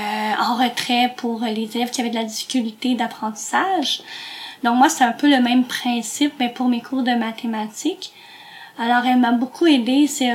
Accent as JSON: {"language": "French", "town": "Granby", "region": "Quebec", "country": "Canada", "tie": "born or raised there", "said": "moi, je suis originaire de Granby. Donc, je suis pas originaire de Montréal."}